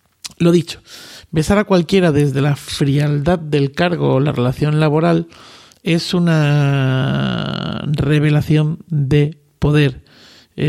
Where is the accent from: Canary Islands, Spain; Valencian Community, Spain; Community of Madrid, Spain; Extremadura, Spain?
Extremadura, Spain; Cáceres; yo que soy de Cáceres, estoy más cerca del Atlántico, que del Mediterráneo.